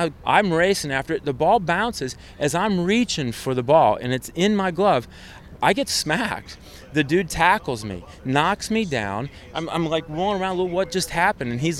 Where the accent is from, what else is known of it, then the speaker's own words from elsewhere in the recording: Chicago, Illinois, United States; I grew up in Chicago, and so balls coming out of Wrigley Field, that's just in your blood.